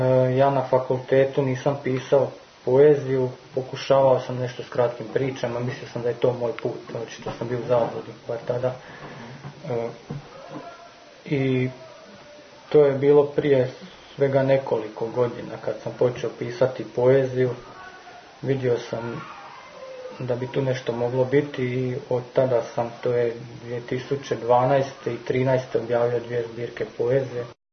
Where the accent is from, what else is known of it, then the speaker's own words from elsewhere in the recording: Vinkovci, Vukovar-Srijem County, Croatia; iako ja sam iz Vinkovaca i to je vrlo blizu granice, 15 km